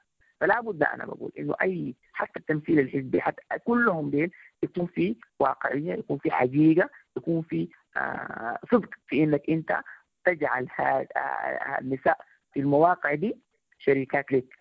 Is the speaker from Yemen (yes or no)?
no; Sudan; وأنا كسودانية